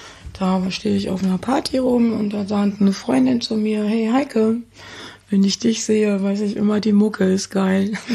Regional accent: Paderborn, North Rhine-Westphalia, Germany; Ich komme aus Nordrhein-Westfalen. Damals musste man immer fahren. In Paderborn, da wo ich herkomme, gibt's nichts.

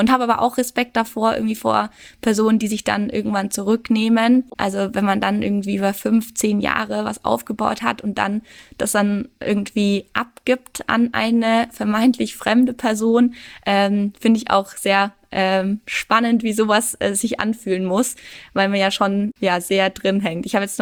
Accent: Würzburg, Bavaria, Germany; now in Regensburg, Germany

